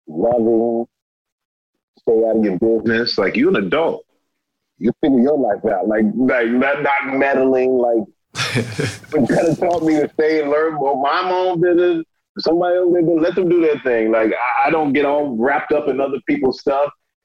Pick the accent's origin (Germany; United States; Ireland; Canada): Germany; My first ex-wife is on there, you know, talking about our relationship and growing up in Germany and us being kids and having kids.